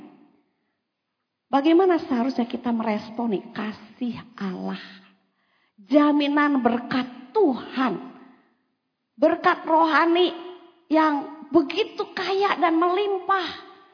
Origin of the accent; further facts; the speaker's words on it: Bandung, West Java, Indonesia; also born or lived in Malang; Untuk menjadi anak oleh papa mama angkat saya di Bandung. Saya ini lahir di Malang sebetulnya. Anak nomor 9.